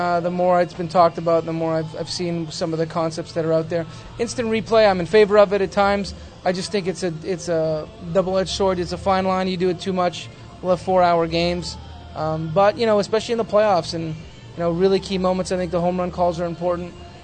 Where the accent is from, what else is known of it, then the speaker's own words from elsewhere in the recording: Montreal, Quebec, Canada; now in Toronto, Canada; I grew up a Montreal Canadiens fan because I grew up in Montreal, but you know, being in Toronto now